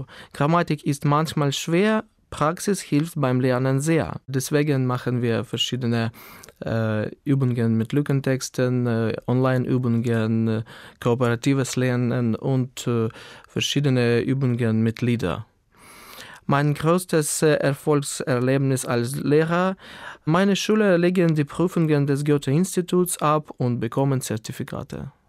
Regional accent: Skadovsk, Kherson Oblast, Ukraine; German is a second language; Ich komme aus der Ukraine, aus der Stadt Skadowske, die im Süden der Ukraine am Schwarzen Meer liegt. Ich bin im Jahr 1983 geboren.

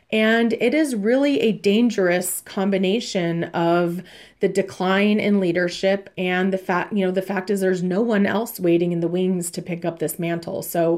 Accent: Los Angeles, California, United States; I grew up in Los Angeles during, you know, the Rodney King beating, which was caught on tape.

